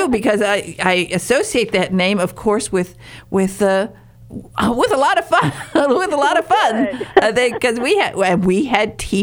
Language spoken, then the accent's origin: English; Michigan, United States; I'm from Northern Michigan, and we mispronounce everything up there.